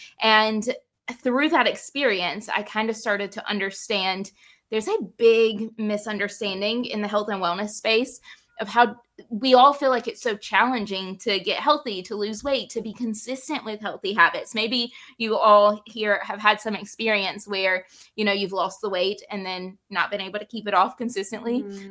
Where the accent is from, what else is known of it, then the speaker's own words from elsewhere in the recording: Southern United States, United States; accent: Southern; And if you can't tell by my accent, then I am definitely a Southern girl through and through.